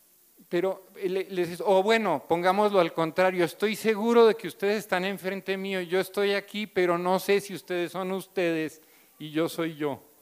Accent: Colombia; Yo soy colombiano.

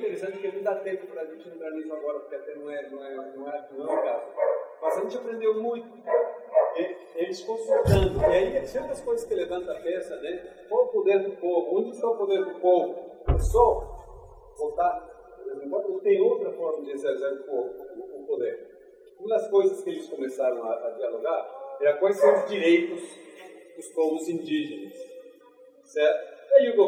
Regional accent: Mexico; also born or lived in Salvador, Brazil; Eu venho do México, morei aqui em Salvador há 9 anos. Então, é uma cidade muito querida, faz parte da minha vida, do meu coração. Hoje estou morando no sul do México.

